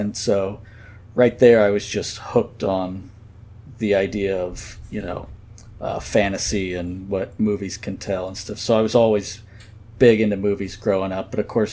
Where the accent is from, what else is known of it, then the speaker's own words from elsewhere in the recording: Kansas, United States; growing up in Kansas at a time when there really wasn't a film community, or there it was very small.